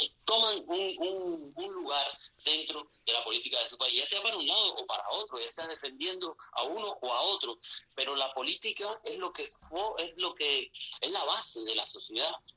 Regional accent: Cuba; moved away; desde que salí de Cuba en el 2005, yo salí de Cuba sabiendo que no iba a regresar

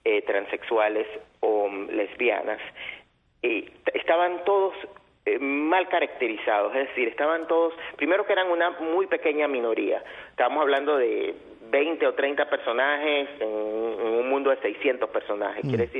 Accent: Venezuela; Yo me acuerdo cuando era niño, las novelas, yo soy venezolano

